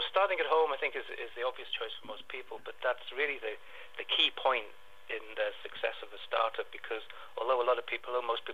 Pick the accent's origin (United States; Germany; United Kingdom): United Kingdom; Wales; So I grew up really poor in North Wales, and you know, my family never had a vacation.